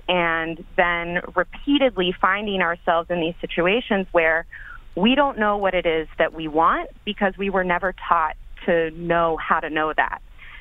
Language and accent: English; Texas, United States; now in New York, United States; So I'm from Texas originally. I've been living in New York. I went to school in upstate New York, and I've been in the tri-state area for the past, you know, 10 years or so.